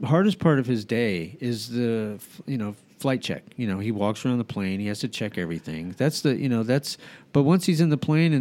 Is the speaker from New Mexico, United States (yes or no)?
yes; New Mexico, United States; when I grew up in New Mexico, which is kind of an interesting place because I lived in a place called Four Hills, which is basically a neighborhood at the base of four mountains, kind of foothills